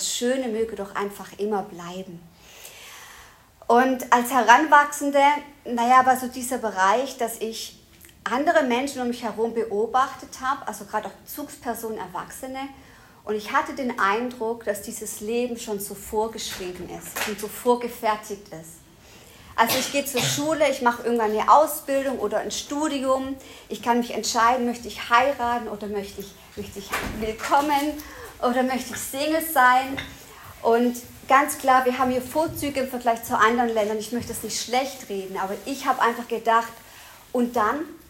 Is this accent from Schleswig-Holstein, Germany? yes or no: no; Stuttgart, Baden-Württemberg, Germany; Ich bin 40 Jahre alt. Ich komme aus Stuttgart. Ich versuche, möglichst Hochdeutsch zu sprechen und nicht zu sehr in Dialekt zu verfallen.